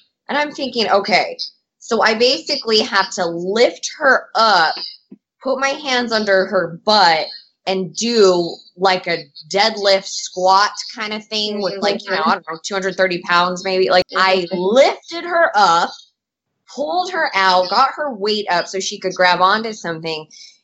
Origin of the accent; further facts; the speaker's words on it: Lompoc, California, United States; One time I was visiting my hometown, it's called Lompoc, California, super small, tiny town.